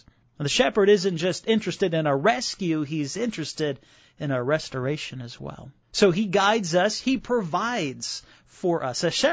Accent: Chicago, Illinois, United States; Hey, I grew up in Chicago, so I mean, you know, you don't know what a pasture is when you're growing up in the big city

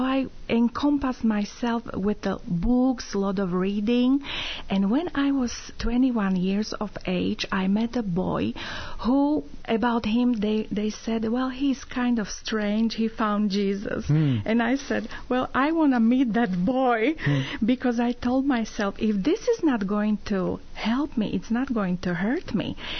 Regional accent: Slovakia; English is a second language; now in United States; Well, I was born in Slovakia, and I was growing up in an environment where there was no mention about God.

